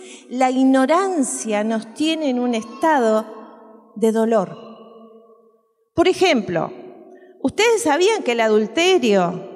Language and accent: Spanish; Uruguay; pues yo soy uruguaya